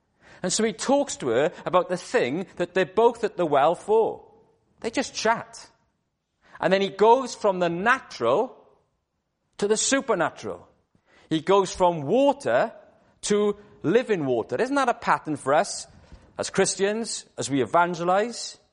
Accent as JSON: {"language": "English", "region": "Wales", "country": "United Kingdom", "moved": "yes", "lives_now": "London, United Kingdom", "said": "As a Welshman, I find that very hard that people are obsessed with water because all we have in Wales is water."}